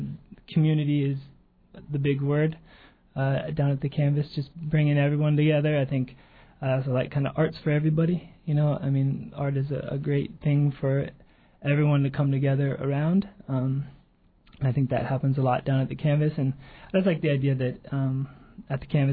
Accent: Colorado, United States; now in Juneau, United States; I'm not a Juneau native. I'm from Colorado. Originally, I've been here for about a year and a half, or a little more, coming up on 2 years here.

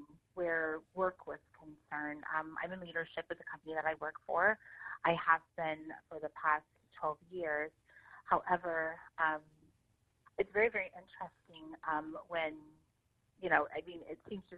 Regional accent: Alaska, United States; And growing up in Alaska, I didn't really think much of it or even really considered the community that I lived in could potentially be racist

